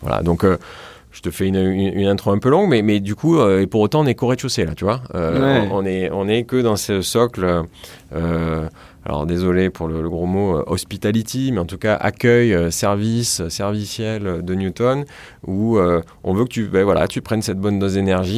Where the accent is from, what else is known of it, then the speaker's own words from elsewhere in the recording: Marseille, Provence-Alpes-Côte d'Azur, France; J'ai dit non, mais attendez, on est Marseillais, mais on bosse.